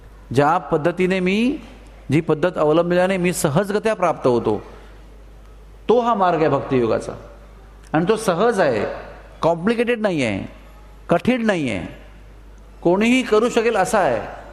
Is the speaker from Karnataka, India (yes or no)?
yes; Udupi, Karnataka, India; माझा उडपी माझं गाव आहे